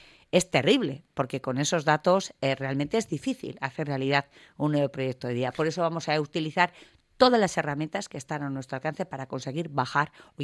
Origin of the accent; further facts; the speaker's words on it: Barakaldo, Basque Country, Spain; para mí es un orgullo decir que soy de Baracaldo y que soy del motor industrial, no solo de Vizcaya, sino de Euskadi.